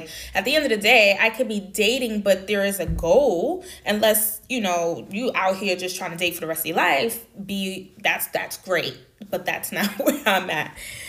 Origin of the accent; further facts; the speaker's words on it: United States; And then we discovered that we're from both from the States, the US.